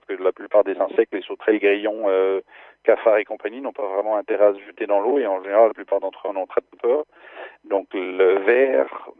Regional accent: France; j'ai grandi en France avec des chats

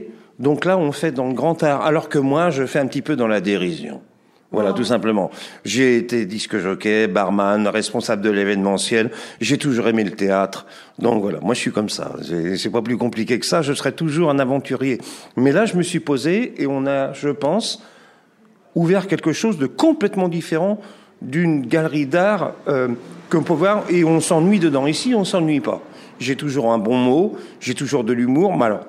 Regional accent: Brittany, France; now in Ferrières-en-Gâtinais, France; moi, je suis pas connu ici. Je suis même pas de la région. Hein. Je suis breton.

